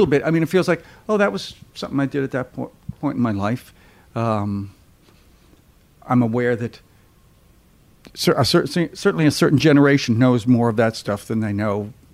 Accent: Baltimore, Maryland, United States; also born or lived in Scotland / Canada; I grew up in, here comes Baltimore.

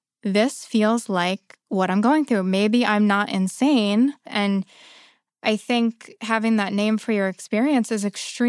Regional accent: Philadelphia, Pennsylvania, United States; So I'm originally from the Greater Philadelphia area

